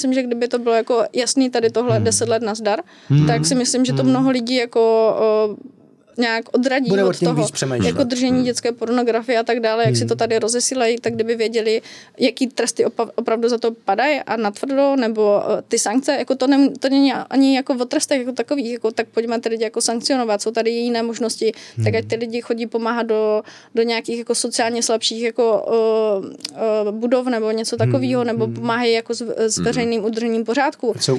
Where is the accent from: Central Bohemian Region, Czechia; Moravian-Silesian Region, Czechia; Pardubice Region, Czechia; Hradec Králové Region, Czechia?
Moravian-Silesian Region, Czechia; Opava; moved away as an adult; now in Prague, Czechia; Já pocházím z Opavy a chtěla jsem se osamostatnit po střední škole